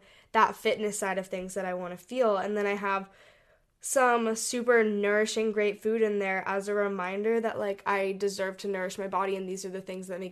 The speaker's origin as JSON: {"language": "English", "country": "Hong Kong", "tie": "born or raised there", "said": "We grew up in Hong Kong and we traveled all over Asia"}